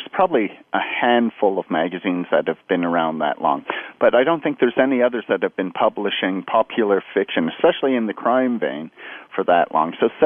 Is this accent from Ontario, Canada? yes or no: no; Montreal, Quebec, Canada; now in California, United States; it's Montreal, Canada, not California. I live in California now, but I am from Montreal.